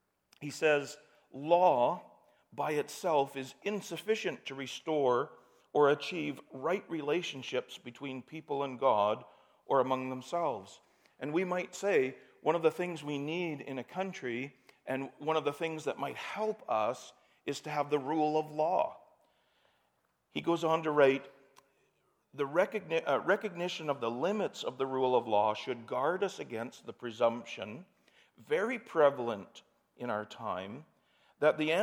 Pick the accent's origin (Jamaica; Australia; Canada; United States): Canada; how do we define ourselves as Canadians? What's the definition of being a Canadian? Right? Wonder what that is. It's very easy. We're not Americans.